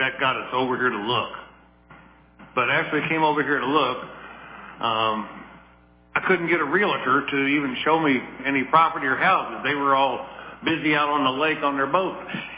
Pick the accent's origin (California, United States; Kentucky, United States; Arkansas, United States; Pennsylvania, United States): Kentucky, United States; Louisville; now in Clay County, United States; Like I say, I grew up in Louisville, Kentucky. But this is as close as I need to get to be to Louisville.